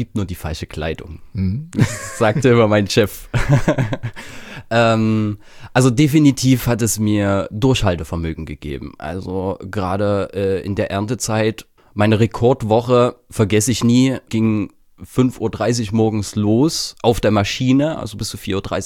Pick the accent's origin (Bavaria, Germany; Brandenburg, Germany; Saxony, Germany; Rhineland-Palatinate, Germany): Saxony, Germany; Königshain-Wiederau; in Königshain-Widerau, ein kleines 600-Seelendorf, gibt es nicht viel zu sagen.